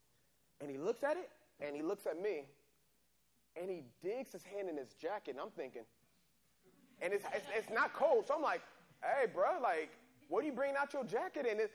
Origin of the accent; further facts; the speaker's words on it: San Diego, California, United States; You know, when I was 16, I used to do track and field. I grew up in San Diego.